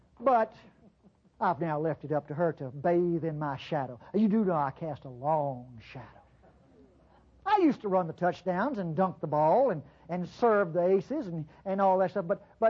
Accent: Clinton, Mississippi, United States; I grew up in Clinton, Mississippi. That's a little town, about 5,000, that's about 10 miles west of Jackson, Mississippi, which is the capital state.

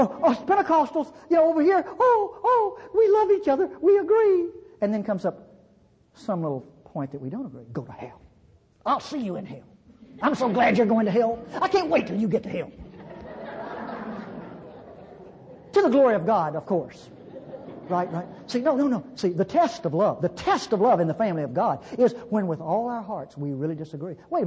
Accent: Mississippi, United States; also born or lived in Europe; See, I'm from North Mississippi. When I was a kid, we had those things. Outhouses, you know, I know about those. I lived in Europe.

